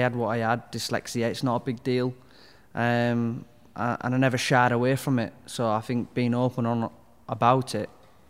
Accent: Hull, Yorkshire and the Humber, United Kingdom; I grew up in Hull in West Hull. And just, your average family. I think there was four of us living in a three-bedroomed house.

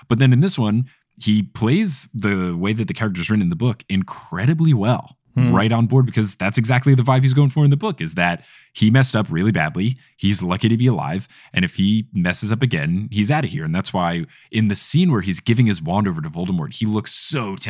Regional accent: United States; Yeah, I am an American boy. I know that TERFs are bad.

